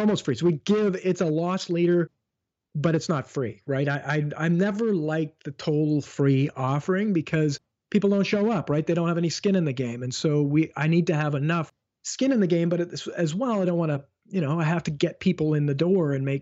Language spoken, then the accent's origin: English; Canada; I'm a Canadian